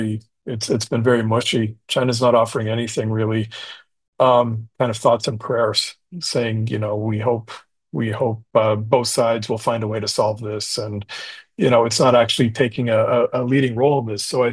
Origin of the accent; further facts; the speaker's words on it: Canada; And for a lot of, European listeners, and I'm from Canada, a lot of folks in Canada would look at American foreign policy